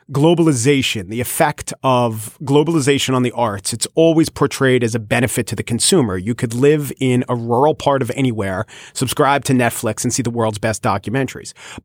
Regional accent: Canada; We are Canadian and it's the national sport.

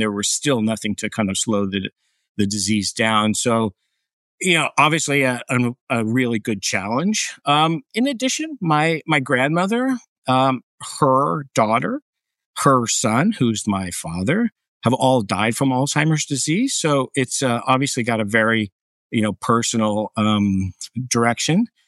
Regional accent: Idaho, United States; So I grew up in the United States in Idaho.

